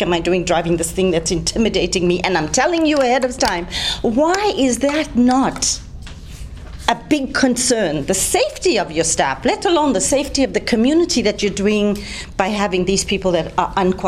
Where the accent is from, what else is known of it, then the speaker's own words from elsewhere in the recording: South Africa; born there; moved away as an adult; Now, I was born in South Africa, and I did public health in South Africa.